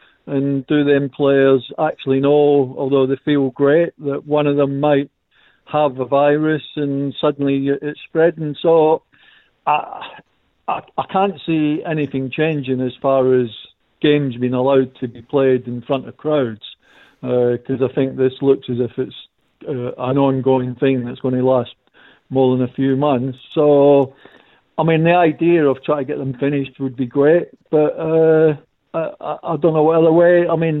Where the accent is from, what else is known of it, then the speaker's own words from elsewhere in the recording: Scotland, United Kingdom; does that mean I'll get my match fee for not turning up? being a Scotsman.